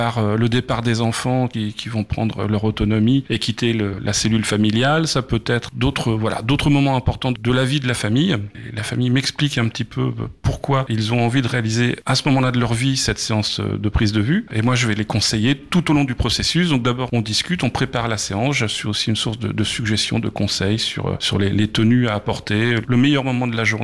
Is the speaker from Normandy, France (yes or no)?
yes; Le Havre, Normandy, France; born there; j'ai eu à cœur de revenir m'installer dans ma ville natale et de me rapprocher de ma famille. Je suis donc venu au Havre en fin 2019